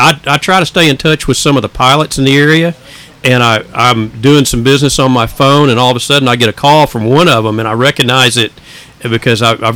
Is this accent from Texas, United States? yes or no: yes; Fort Worth, Texas, United States; moved away as an adult; now in Cape Coral, United States; I lived outside of Fort Worth, Texas for about 35 years. I was born in Fort Worth. I moved to Cape Coral in 2006.